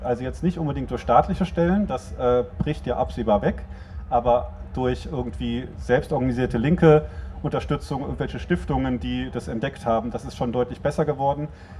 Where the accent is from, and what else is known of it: Berlin, Germany